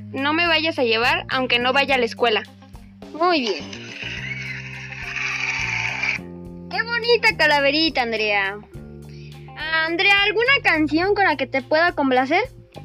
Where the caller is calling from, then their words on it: Iztapalapa, Mexico City, Mexico; de Iztapalapa.